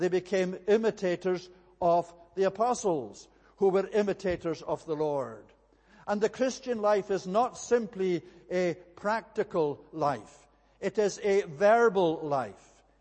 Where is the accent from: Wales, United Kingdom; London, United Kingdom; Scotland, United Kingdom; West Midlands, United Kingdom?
Scotland, United Kingdom; I am a Scotsman. And not only a Scotsman, but they know that I'm a Highlander Scotsman. I don't come from the lowlands of Scotland. I come from the mountains of Scotland. And not only the mountains, but the west coast mountains of Scotland.